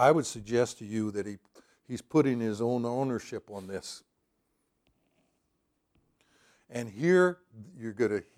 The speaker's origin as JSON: {"language": "English", "region": "the South", "country": "United States", "tie": "born or raised there", "said": "when I was growing up in the South, they had legalism out the gazoo."}